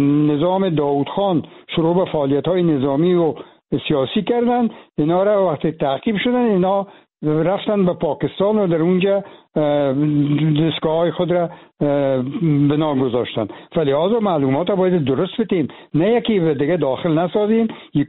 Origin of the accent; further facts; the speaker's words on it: Afghanistan; moved away; دیگه باز من از افغانستان چون بر آمدیم